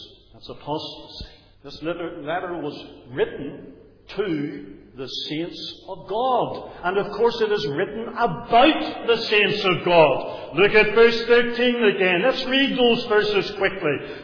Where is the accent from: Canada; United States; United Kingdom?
United Kingdom; Northern Ireland; I was brought up in Presbyterianism, and I sat there Sunday after Sunday, year in and year out, in different Presbyterian churches in County Down